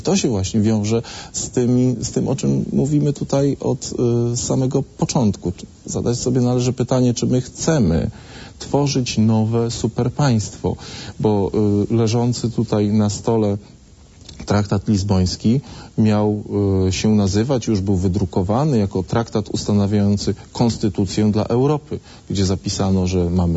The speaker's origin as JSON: {"language": "Polish", "town": "Lublin", "region": "Lublin Voivodeship", "country": "Poland", "said": "Ja akurat z Lublina, Lubelszczyzny, ojciec z krakowskiego"}